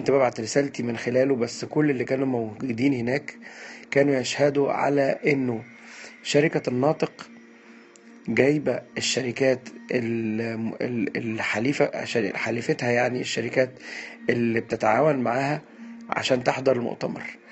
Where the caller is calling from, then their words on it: Cairo, Cairo Governorate, Egypt; يا جماعة أنا بكلمكم وأنا بتكلم من القاهرة